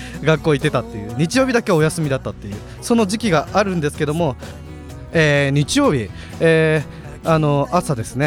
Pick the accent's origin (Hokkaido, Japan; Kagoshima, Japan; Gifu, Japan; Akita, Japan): Akita, Japan; 僕は地元秋田なんですけども、ちょっと秋田県の空気とすごい似ててですね